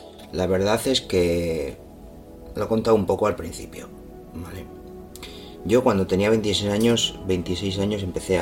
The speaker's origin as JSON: {"language": "Spanish", "town": "Villava", "region": "Navarre", "country": "Spain", "said": "Yo soy de Villava"}